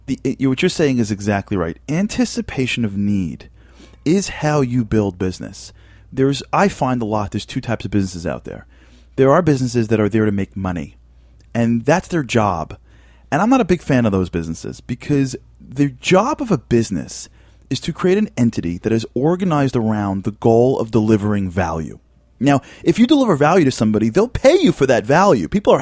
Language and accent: English; Cleveland, Ohio, United States; Well, I'm from Cleveland.